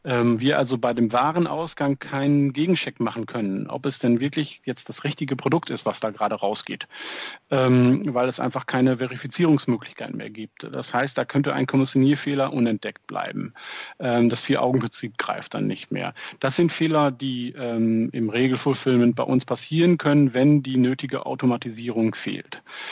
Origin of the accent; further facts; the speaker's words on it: North Rhine-Westphalia, Germany; Wir kommen hier aus dem Münsterland